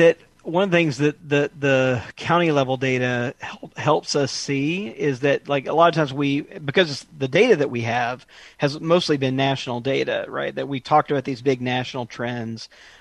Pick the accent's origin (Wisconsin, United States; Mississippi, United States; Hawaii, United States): Mississippi, United States; And I take my home state of Mississippi, you know, as a good example here